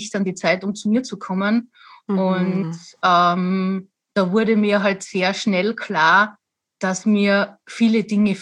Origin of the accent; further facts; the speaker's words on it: Austria; ich bin 41 Jahre und ich komme aus Österreich. Lebe mittlerweile in Salzburg, also nahe bei Salzburg mit meinem neuen Partner